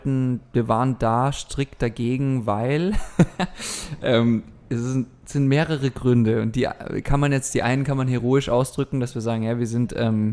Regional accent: Austria; also born or lived in Heidelberg; Also ich kann ein bisschen Badisch babble auch und so. Da habe ich gewohnt, bis ich 10 war ungefähr. Und dann bin ich nach Österreich gezogen. Und dort bin ich dann zur Schule gegangen und habe Matura bzw. Abi dort gemacht.

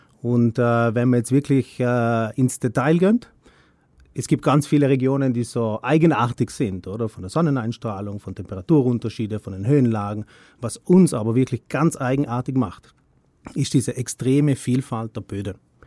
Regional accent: Trentino-Alto Adige, Italy; also born or lived in Switzerland; Es ist natürlich meine Heimat, oder? Zusammen mit der Schweiz, wie schon gesagt.

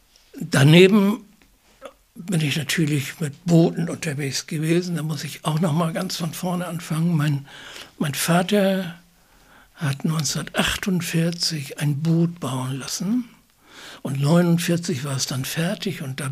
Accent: Prague, Czechia; Ich bin 79. Also ich bin noch gerade im Krieg geboren, aber wie gesagt, dann in Prag aufgewachsen.

